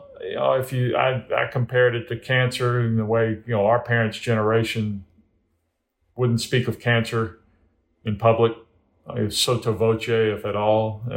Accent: the South, United States; you know, we are of the same generation, and I grew up in the South.

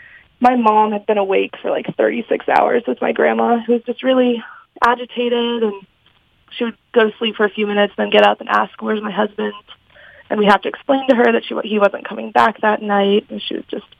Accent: Ohio, United States; now in Gainesville, United States; And so up until March 2020, I was living in Gainesville, Florida, which is a pretty long drive from my hometown in Northwest Ohio.

